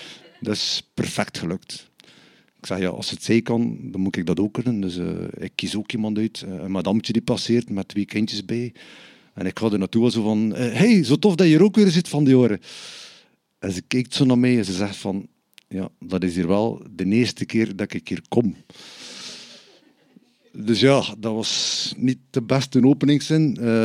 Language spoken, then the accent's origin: Dutch; Bruges, Flanders, Belgium; Dus ik denk, ik ben van Brugge en in Brugge heb je wel wat museums